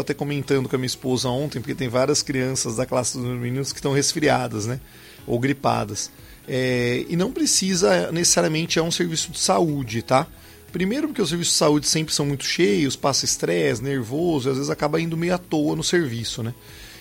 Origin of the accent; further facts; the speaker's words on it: São Paulo, Brazil; now in Campo Grande, Brazil; eu sou de São Paulo, mas aqui em Campo Grande tem essa questão dessa variabilidade térmica